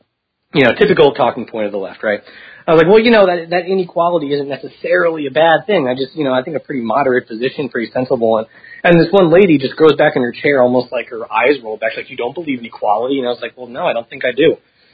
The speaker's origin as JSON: {"language": "English", "country": "United States", "said": "Well, I'm an American college student, first of all."}